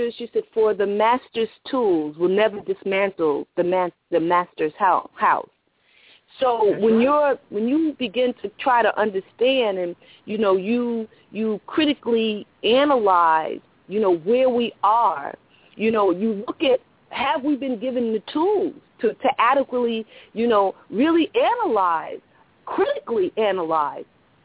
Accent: New York, United States; also born or lived in Washington, D.C. / Maryland; now in Atlanta, United States; I'm not from Atlanta. I'm from New York originally, by way of Washington, D.C., Maryland area.

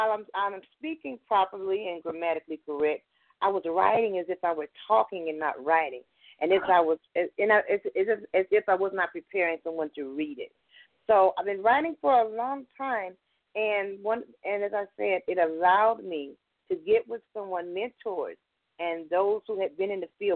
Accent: Florida, United States; now in Lawrenceville, United States; Well, I'm originally from Florida. I relocated to metropolitan Atlanta a little over 20 years ago.

